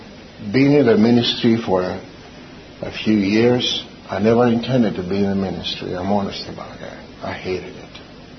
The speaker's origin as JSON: {"language": "English", "town": "Athens", "region": "Attica", "country": "Greece", "tie": "born or raised there", "said": "I was born in Athens, only about 10 minutes or 5 minutes walking distance from Mars Hill. Mars Hill was my playground."}